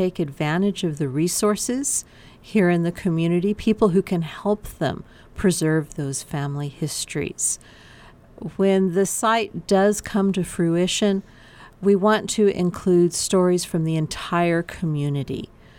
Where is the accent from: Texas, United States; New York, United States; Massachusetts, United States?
Texas, United States; El Paso; now in Las Cruces, United States; I actually grew up in El Paso, but I've lived in Las Cruces now for over 30 years.